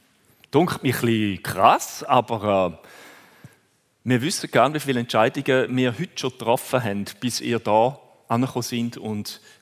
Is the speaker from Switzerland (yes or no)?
yes; Switzerland; Also bei uns in der Schweiz ist nur Zürich grösser